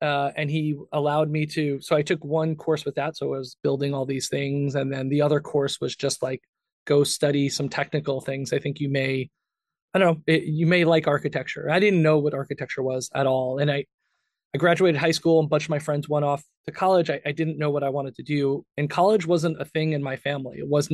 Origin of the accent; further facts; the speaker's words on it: New York, United States; That's a very kind of typical thing for where I was in the Northeast, where we grew up in New York.